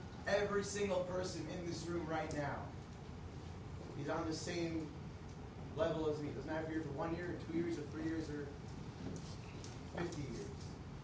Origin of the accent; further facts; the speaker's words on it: Woodmere, New York, United States; After every single one of them, I returned back to my hometown of Woodmere, New York.